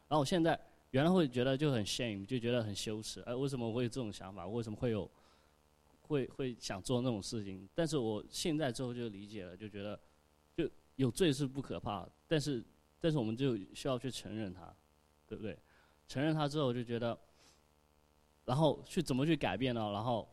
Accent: China; 对，忘自我介绍一下哈。然后那个我是去年八月份从那个国内过来，直接过来在那个 UCF 的数学系读博士，然后也是第一年。

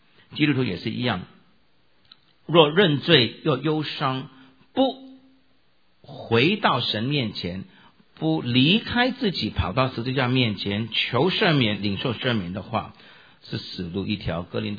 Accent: China; 我们中国人有一种固有的优越感，所以当我们信主之后呢，这种的优越感是很难除去的。

